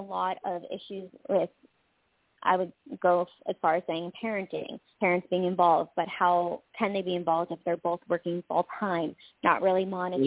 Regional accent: Florida, United States; Because I grew up in Florida

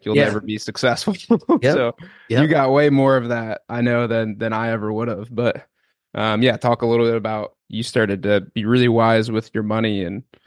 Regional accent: Chicago, Illinois, United States; I grew up playing too. I grew up in the Chicago area, so it's a little more common.

